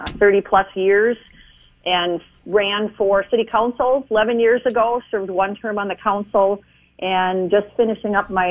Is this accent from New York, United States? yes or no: no; Rochester, Minnesota, United States; So I grew up in Rochester, Minnesota. Actually a lifelong resident of Minnesota. Grew up in Rochester.